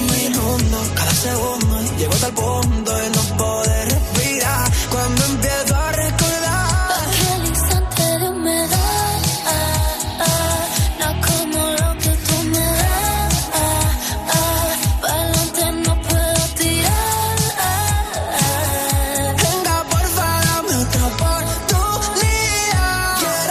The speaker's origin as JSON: {"language": "Spanish", "town": "Estepona", "region": "Andalusia", "country": "Spain", "said": "Yo soy de Estepona y él es de San Fernando."}